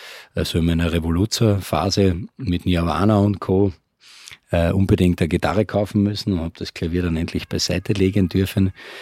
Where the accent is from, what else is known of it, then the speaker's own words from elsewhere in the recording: Graz, Styria, Austria; Die haben sich in Graz kennengelernt und somit sind wir eigentlich in Graz groß geworden, waren aber an den Wochenenden und in den Ferien immer am Land